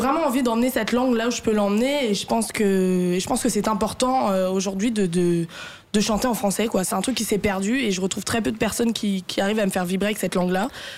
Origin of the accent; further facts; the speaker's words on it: Paris, Île-de-France, France; moi, en plus, par exemple, je suis parisienne